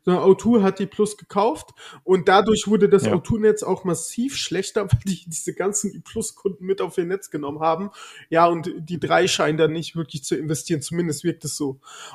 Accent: North Rhine-Westphalia, Germany; ich bin heute von Unna zurück in meine Heimat gefahren, im Sauerland

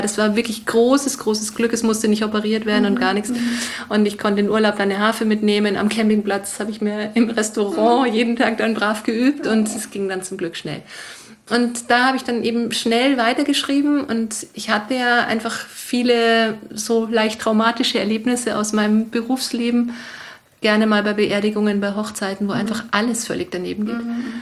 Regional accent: Bavaria, Germany; Ich bin in Oberbayern aufgewachsen mit 5 Geschwistern und als Älteste von 6 Kindern.

